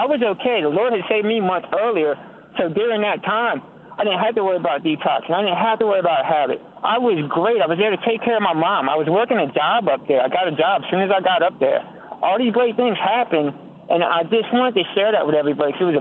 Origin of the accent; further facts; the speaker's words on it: New Orleans, Louisiana, United States; I'm an addict, and I'm up from New Orleans in Alexandria